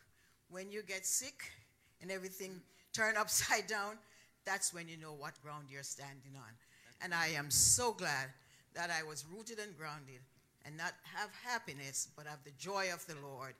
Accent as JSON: {"language": "English", "country": "Jamaica", "said": "I'm a little darker because I'm from Jamaica"}